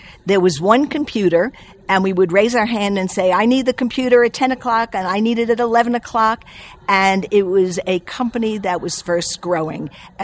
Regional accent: New York, United States; born there; now in Atlanta, United States; As you can tell by my accent, I am not a native Atlantan. I was born up in New York

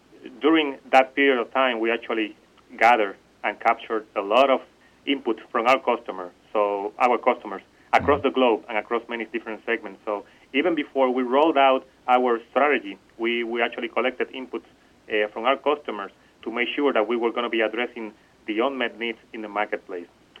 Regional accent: Puerto Rico; in my home country in Puerto Rico.

